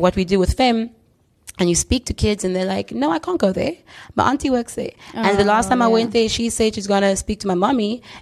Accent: South Africa; I'm from South Africa. Immediately, you are the America of the African continent.

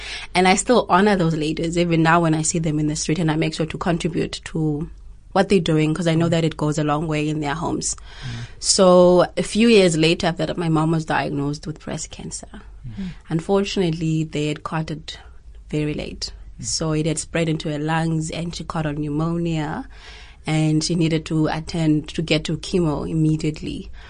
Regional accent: Kamata, Eastern Cape, South Africa; also born or lived in Transkei; I was born in Transkei, the Eastern Cape, called Sofumbaba. I grew up in Kamata, which is a very disadvantaged place, village.

